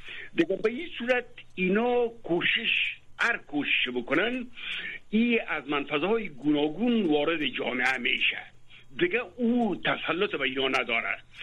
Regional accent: Afghanistan; moved away; من خودم یک نفر هستم که همین لحظه در خارج از افغانستان هستم.

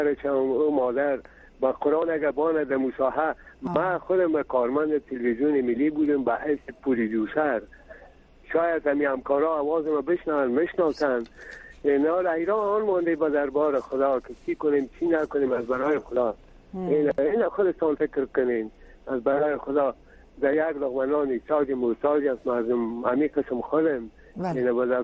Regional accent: Kabul, Afghanistan; از کابل هستم

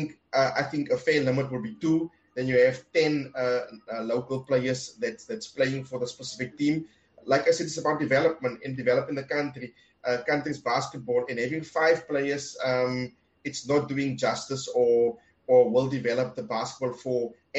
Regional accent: South Africa; I am from South Africa.

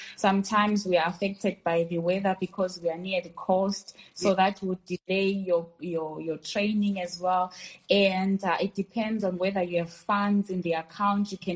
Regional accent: Bulawayo, Zimbabwe; I am from Bulawayo in Zimbabwe, of course. I was born and raised in Makwekwe in Bulawayo. My grandparents are from Plumtree in a village called Nyabane near Gungubo, near Masendu. I went for grade one there in Gungubo

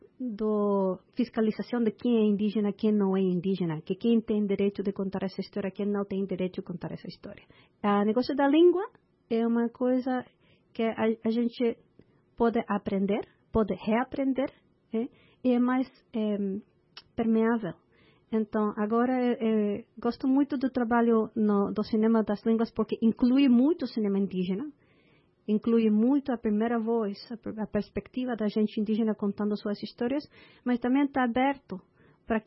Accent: Chile; Portuguese is a second language; now in United States; O meu português vem da capoeira e de meu amor pelo cinema brasileiro e pela samba. Eu sou chilena, comecei a capoeira em 96

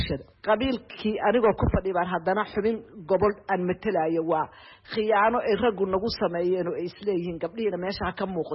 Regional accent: Mogadishu, Banaadir, Somalia; born or raised there; now in Bosaso, Somalia

